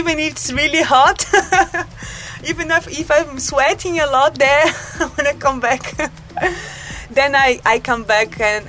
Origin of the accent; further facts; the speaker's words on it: Brazil; English is a second language; Maybe because I'm from Brazil and we have this really friendly culture, and then we make friendship very easily and very fast.